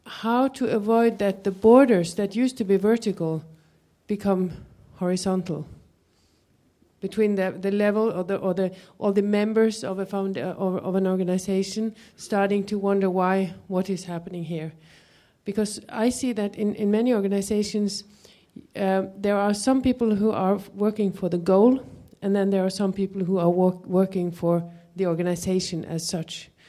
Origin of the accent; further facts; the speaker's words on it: Norway; English is a second language; I'm from Norway, working on a much smaller scale than what you.